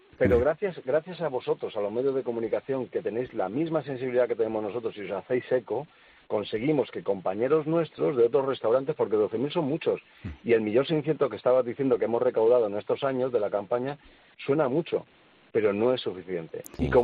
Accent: Valencian Community, Spain; yo soy de la Comunidad Valenciana, tierra de la paella, tierra del arroz

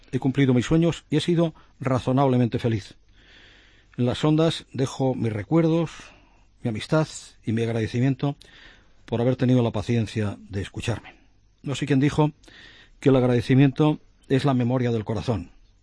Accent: Salamanca, Castile and León, Spain; yo nací, ya hace algunos años, es evidente, en un barrio salmantino muy cercano al río Tormes. Sí, el Arrabal, soy del Arrabal.

